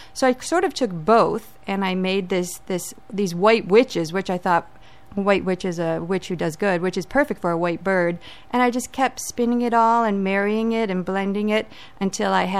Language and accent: English; England, United Kingdom; I'm English. My background is English. My parents were born and raised in England.